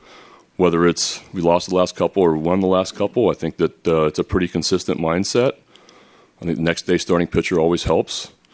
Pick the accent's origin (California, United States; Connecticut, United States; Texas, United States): California, United States; that was special for me, honestly, because I grew up in the Bay Area.